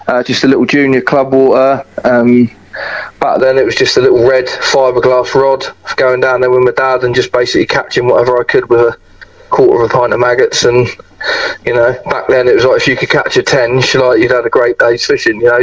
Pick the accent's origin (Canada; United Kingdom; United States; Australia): United Kingdom; Watton, East of England; I'm from a little town called Watton in Norfolk, near Norwich, not about half an hour from Norwich. Sort of out in the sticks, really.